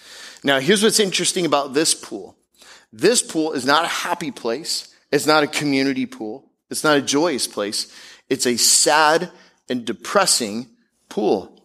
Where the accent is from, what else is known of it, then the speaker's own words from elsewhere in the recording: Seattle, Washington, United States; now in South Florida, United States; I was not born in Florida. I was born in Seattle, and somehow, in God's sense of humor, I'm Seattle boy.